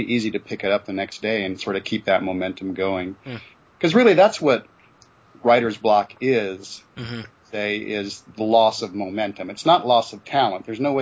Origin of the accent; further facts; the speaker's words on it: Iowa, United States; I grew up in Iowa